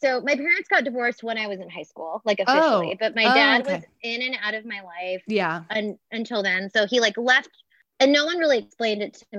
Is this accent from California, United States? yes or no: yes; California, United States; born there; fast forward 13 and 15 years later, I was born in California.